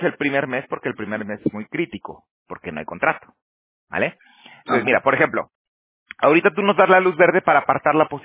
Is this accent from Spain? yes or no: no; Mexico; moved away; yo ya tengo 12 años aquí de que me salí de México